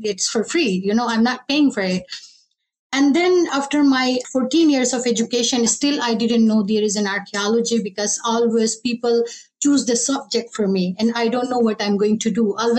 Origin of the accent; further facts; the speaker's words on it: Khyber Pakhtunkhwa, Pakistan; English is a second language; since I grew up in the Kailash Valley and since I become an archaeologist.